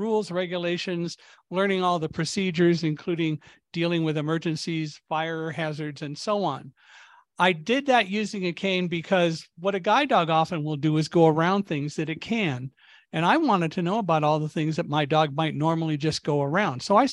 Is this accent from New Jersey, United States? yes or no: no; Palmdale, California, United States; I grew up in Palmdale, California, where we had earthquakes all the time.